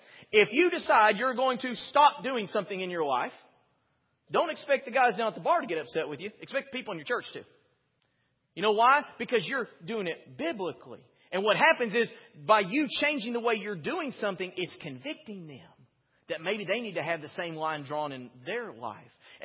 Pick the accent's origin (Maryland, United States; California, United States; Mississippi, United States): Mississippi, United States; Sometimes we do things because we're American. Sometimes we do things because we're Southern. Sometimes we do things because we're from Mississippi.